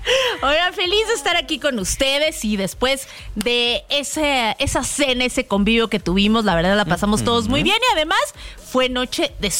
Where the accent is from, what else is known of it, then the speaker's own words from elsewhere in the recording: Mexico City, Mexico; hay que celebrar como mexicanos, como capitalinos